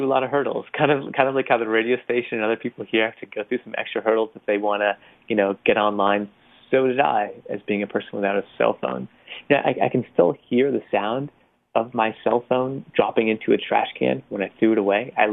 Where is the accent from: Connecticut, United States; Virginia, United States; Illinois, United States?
Connecticut, United States; I'm from Connecticut